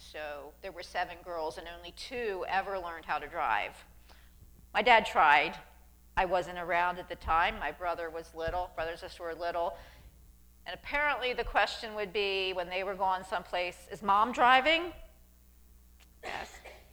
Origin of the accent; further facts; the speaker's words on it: Refton, Pennsylvania, United States; I grew up in Refton, and we always had a garden.